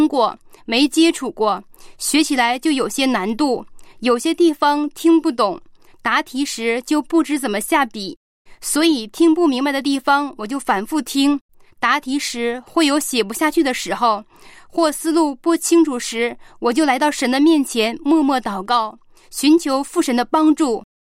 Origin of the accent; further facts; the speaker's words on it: Heilongjiang, China; 我是黑龙江的